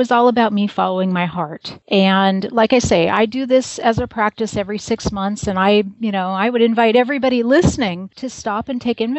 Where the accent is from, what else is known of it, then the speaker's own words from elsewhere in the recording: California, United States; Okay. I grew up in Southern California.